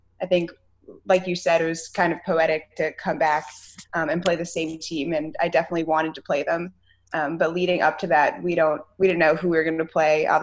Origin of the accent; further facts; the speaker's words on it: Philadelphia, Pennsylvania, United States; Yeah, so I'm from Philly, so when I was in college, I was generally home in Philly for some portion of the summer